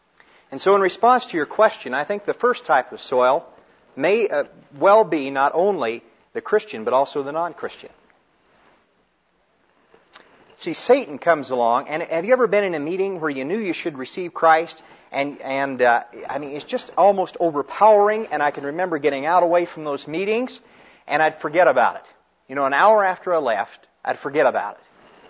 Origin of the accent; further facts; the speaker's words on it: Kansas, United States; but I grew up in Kansas where we plow.